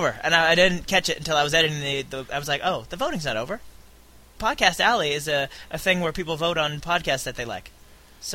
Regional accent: Australia; No, I am not a Pakistani. I am Australian.

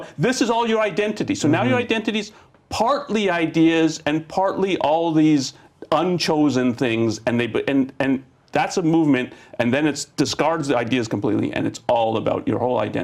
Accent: Canada; I'm from Canada and people don't even know about Canada.

